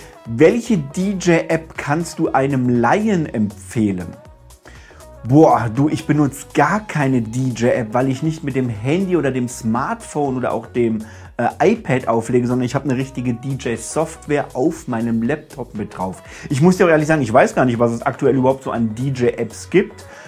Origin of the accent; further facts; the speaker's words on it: Hesse, Germany; ich komme ja hier aus Hessen, bei uns ist der Apfelwein abgesagt und die Abkürzung ist Äppler.